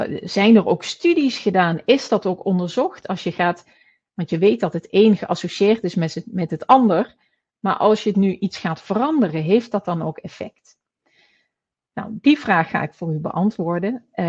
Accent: Limburg, Netherlands; Nou, nu kom ik zelf uit Limburg, dus dat is een van mijn favoriete quotes.

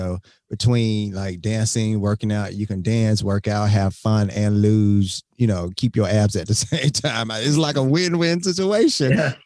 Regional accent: Miami, Florida, United States; now in Atlanta, United States; So I literally ended up moving my whole family to Atlanta, Georgia. I'm from Miami. I moved the whole family to Atlanta, Georgia

